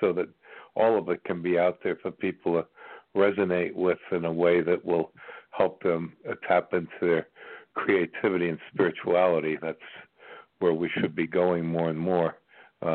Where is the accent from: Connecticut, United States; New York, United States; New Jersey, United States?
New York, United States; now in Virginia, United States; I'm from New York originally, too.